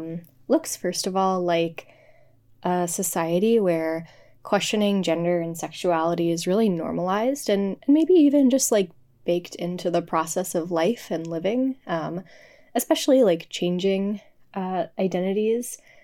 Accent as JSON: {"language": "English", "region": "New Hampshire", "country": "United States", "tie": "born or raised there", "said": "I grew up in New Hampshire. And I really wasn't sure what to expect when I moved to Maine regarding queerness."}